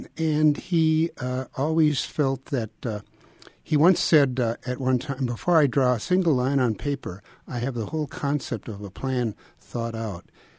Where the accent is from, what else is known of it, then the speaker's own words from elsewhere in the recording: Baileys Harbor, Wisconsin, United States; I grew up on the Door County Peninsula in the town of Bailey's Harbor.